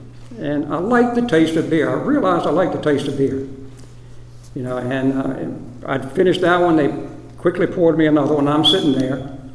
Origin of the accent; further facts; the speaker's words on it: Greenville, North Carolina, United States; You know, I come from East Carolina, from Greenville. I go back home after that year.